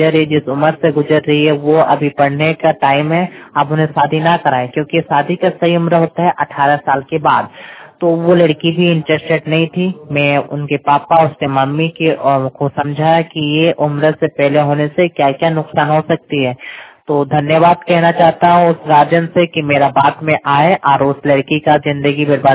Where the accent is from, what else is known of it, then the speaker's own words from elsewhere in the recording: Jharkhand, India; मैं मुरकुम गांव से बिलोंग करता हूँ, गमरिया ब्लॉक है।